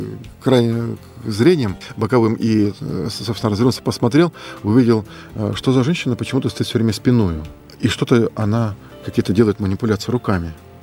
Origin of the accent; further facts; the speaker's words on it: Ryazan Oblast, Russia; Я говорю, а мы рязанские приехали.